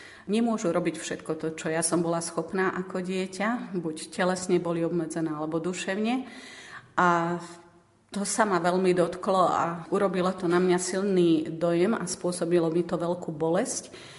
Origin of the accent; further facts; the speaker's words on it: Bánov, Nitra Region, Slovakia; born there; sestry premonštrátky, ktoré pôsobili nedaleko môjho rodiska Bánov